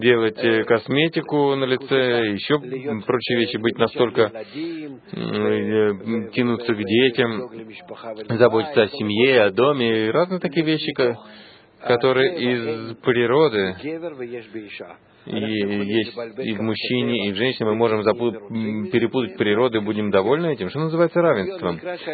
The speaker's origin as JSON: {"language": "Russian", "town": "Arava", "region": "Southern District", "country": "Israel", "said": "я из Аравы."}